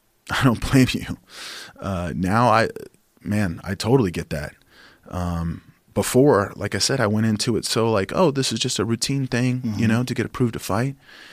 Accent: Oklahoma, United States; I've only done 3 fights with Bellator outside of my home state, outside of Oklahoma, my last 3, you know?

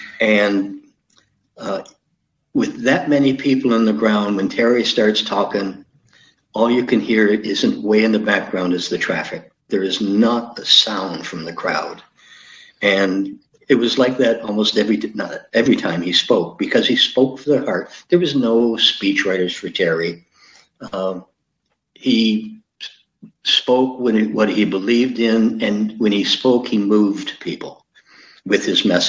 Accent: St. Thomas, Ontario, Canada; London, Ontario, St. Thomas is my hometown, but London, Ontario was the next biggest crowd we ran into.

